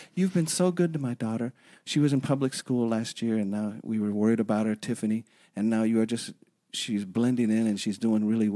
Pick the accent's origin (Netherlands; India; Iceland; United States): United States; Omaha, Nebraska; moved away as an adult; But I'm coming from Omaha, Nebraska, and I'm teaching in Encino, and there's money everywhere.